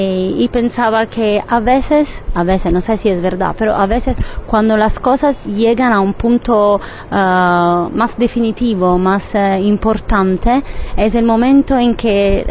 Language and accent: Spanish; Southern Italy, Italy; De acuerdo, soy del sur de Italia, entonces más o menos lo mismo.